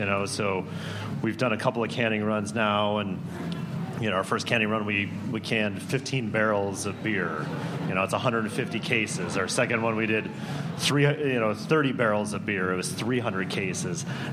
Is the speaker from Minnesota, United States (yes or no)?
yes; Minneapolis, Minnesota, United States; I'm from Minneapolis originally. It was James Page and Summit. You know, it was like local craft beer